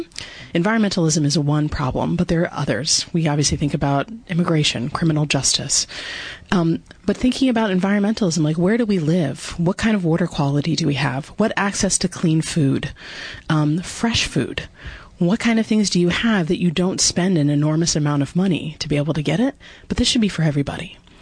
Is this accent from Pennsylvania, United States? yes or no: no; New Jersey, United States; But, you know, I grew up in New Jersey, so a Garden Stater.